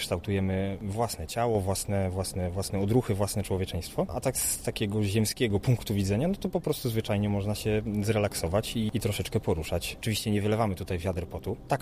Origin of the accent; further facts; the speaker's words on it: Zielona Góra, Lubusz Voivodeship, Poland; jestem z Zielonej Góry